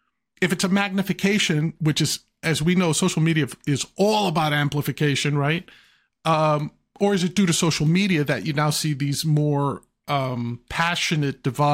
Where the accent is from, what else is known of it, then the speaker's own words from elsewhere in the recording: New York City, New York, United States; Because look, I'm a New Yorker, grew up in New York City, right?